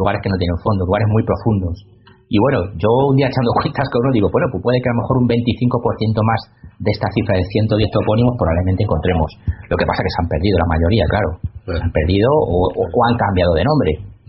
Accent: Castilla-La Mancha, Spain; yo que soy de La Mancha lo conozco muy bien todo esto

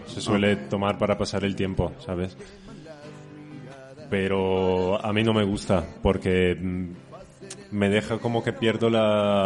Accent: Venice, Veneto, Italy; Spanish is a second language; Yo de hecho, como soy italiano...

